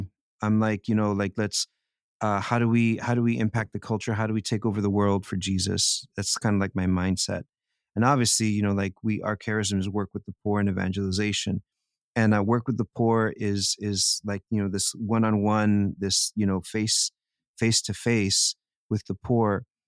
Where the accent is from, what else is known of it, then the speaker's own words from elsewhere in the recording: Texas, United States; I mean, like, I'm a kid from Texas. In New Jersey, like, I had no clue what was going on anywhere.